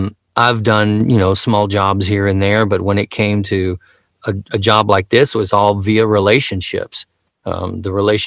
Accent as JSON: {"language": "English", "region": "Alabama", "country": "United States", "tie": "born or raised there", "also_born_or_lived": "Starkville, Mississippi", "said": "Let me just start where I'm from. I was born in the South, Starkville, Mississippi. I was born in 1963, moved to Alabama. I grew up there mostly, just living out we lived out in the suburbs."}